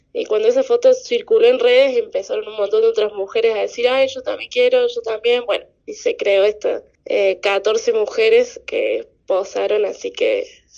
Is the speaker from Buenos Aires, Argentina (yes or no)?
no; La Calera, Córdoba, Argentina; La primera la hice en Calera, yo soy de La Calera, así que la hicimos ahí.